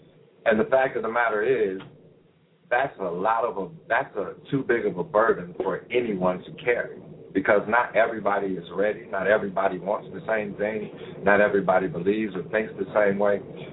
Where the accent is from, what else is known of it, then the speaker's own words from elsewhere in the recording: Toledo, Ohio, United States; He happens to be from my hometown, Toledo. And so when I went back to Toledo